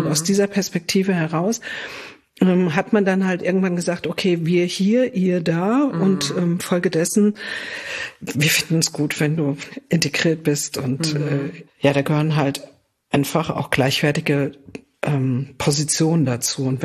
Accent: Frankfurt, Hesse, Germany; born there; Nee, ich bin tatsächlich ein Frankfurter Mädel, also okay, ein richtig echtes Frankfurter Mädel.

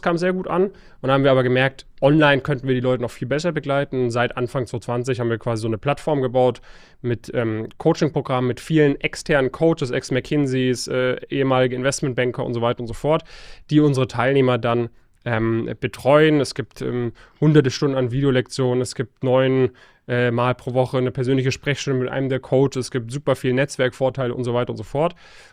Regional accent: Stuttgart, Baden-Württemberg, Germany; now in Frankfurt, Germany; Okay, aufgewachsen in der Nähe von Stuttgart, habe dann 2018 mein Studium in Frankfurt angefangen

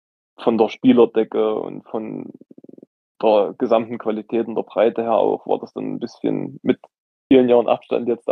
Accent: Zingst, Saxony-Anhalt, Germany; das war so ein bisschen ein Dorf in der Nähe von meinem Heimatort Zingst. Jetzt wird jeder lachen und denkt an der Ostsee, aber nee, tatsächlich neben Nebra. Und das war so Saalekreis

